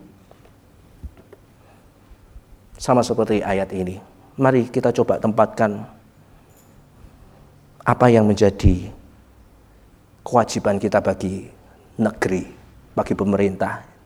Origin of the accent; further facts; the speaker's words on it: Surabaya, East Java, Indonesia; Saya orang Surabaya yang terbiasa spontan.